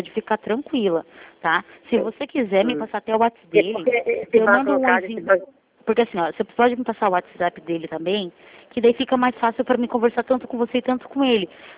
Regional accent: Curitiba, Paraná, Brazil; eu sou daqui de Curitiba, tá? Eu não sou de Passira.

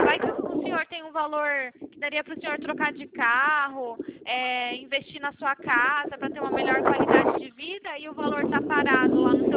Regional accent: São Paulo, Brazil; eu sou de São Paulo

